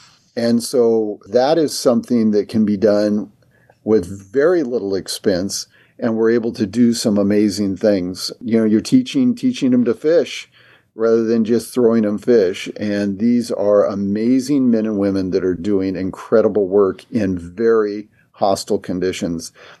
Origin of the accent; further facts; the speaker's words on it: Sonora, California, United States; I grew up in Sonora, California, just on the other side from you.